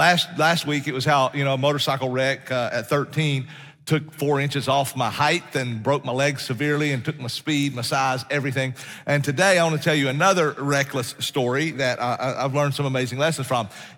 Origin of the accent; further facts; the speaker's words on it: North Carolina, United States; And that's what I grew up skiing in North Carolina."